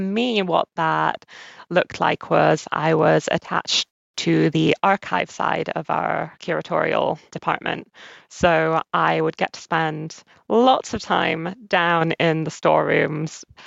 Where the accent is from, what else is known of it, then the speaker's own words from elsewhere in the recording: Canada; accent: English; So this isn't going to come across in my accent whatsoever, but I'm actually half Canadian. I was born and raised mostly in Canada, but with an English family.